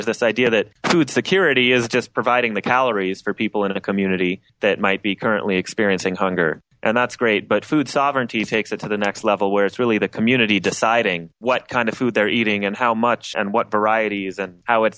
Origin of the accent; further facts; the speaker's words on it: Denver, Colorado, United States; so the Grow House is a very unique nonprofit based in my hometown of Denver, Colorado.